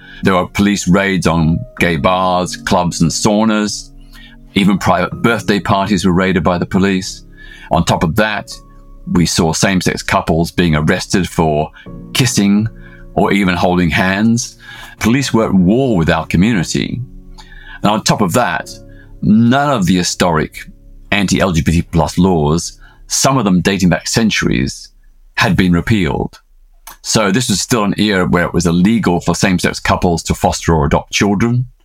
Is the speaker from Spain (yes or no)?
no; Australia; born there; many people objected to the fact that I was born in Australia